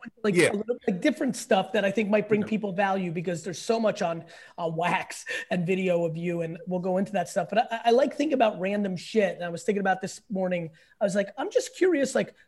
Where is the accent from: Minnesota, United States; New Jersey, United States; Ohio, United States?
New Jersey, United States; being 45, growing up in Jersey, for me … is on a different status.